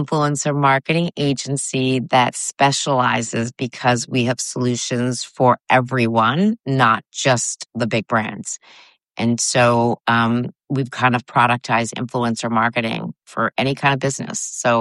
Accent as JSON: {"language": "English", "country": "Canada", "lives_now": "United States", "said": "I'm a Canadian, which living in the States, so that should just get me trust right away."}